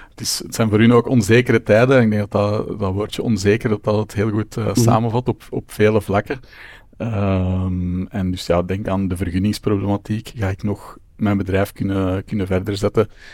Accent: Rotselaar, Flemish Brabant, Belgium; ik ben eigenlijk origineel van Rotselaar. Dat is een gemeente in de buurt van Lübeck. Ja. Het is door mijn vrouw, die is van Lübeck, dat ik daar ben terechtgekomen.

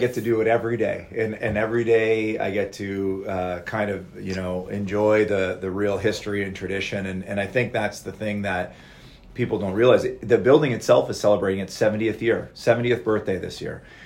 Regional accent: Sarnia, Ontario, Canada; Yeah, I grew up in the Sarnia area

